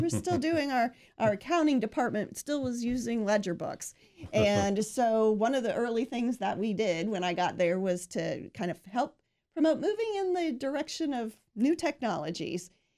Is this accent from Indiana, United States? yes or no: yes; Fort Branch, Indiana, United States; Well, I grew up in Fort Branch, Indiana. I still live in Gibson County in the Hotstot area.